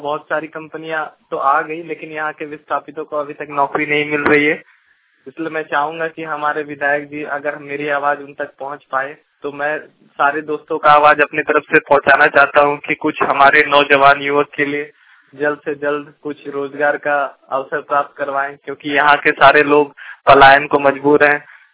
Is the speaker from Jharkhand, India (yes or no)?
yes; Chandankiyari, Jharkhand, India; मैं चंदन क्यारी प्रखंड का रहने वाला हूँ